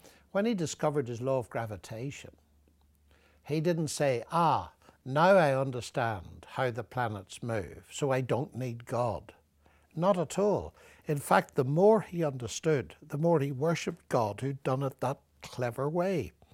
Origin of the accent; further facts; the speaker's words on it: Ireland; possibly because I'm an Irishman